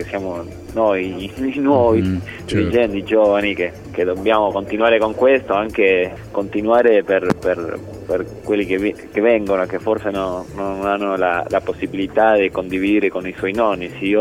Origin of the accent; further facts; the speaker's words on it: Mar del Plata, Buenos Aires Province, Argentina; Io sono di Mar del Plata e da 10 anni che sono attivo come dirigente anche della comunità italiana.